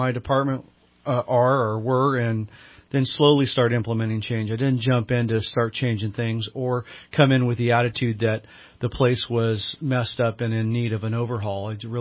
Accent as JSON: {"language": "English", "town": "Gilroy", "region": "California", "country": "United States", "tie": "born or raised there", "said": "I was born and raised in the Bay Area of sorts. Gilroy is where I'm from. I moved up."}